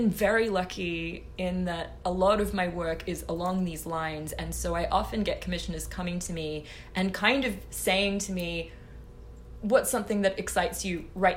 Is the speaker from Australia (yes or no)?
yes; Australia; I grew up in Australia in a past life, studying classical acting.